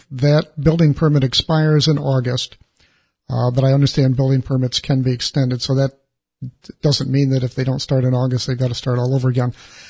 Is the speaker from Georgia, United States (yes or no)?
no; New York, United States; I grew up in a small town just east of Rochester, New York, along the shore of Lake Ontario.